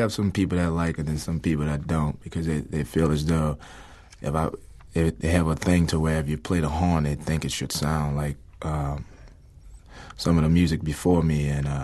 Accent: New Orleans, Louisiana, United States; Yeah, I grew up in Treme. My family moved in there. They've been there for years before I was born, and just growing up there, it was all musical.

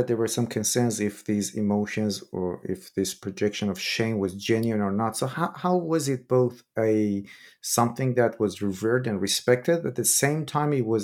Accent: Iran; I'm originally from Iran myself

